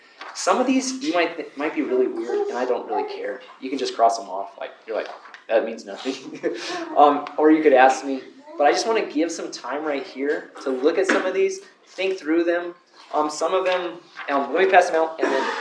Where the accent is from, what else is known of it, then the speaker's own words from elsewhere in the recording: Alamosa, Colorado, United States; I'm actually from Alamosa. I was born and raised in Alamosa.